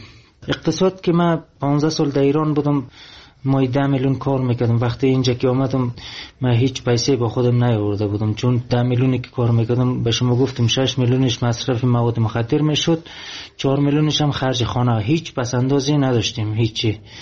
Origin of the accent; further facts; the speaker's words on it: Afghanistan; میدید که من افغانی هستم